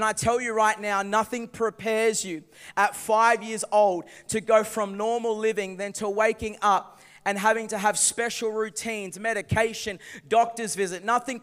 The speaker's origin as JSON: {"language": "English", "town": "Gold Coast", "region": "Queensland", "country": "Australia", "tie": "born or raised there", "said": "We had a great family dynamic growing up on the Gold Coast. But everything changed when I turned 5 years old."}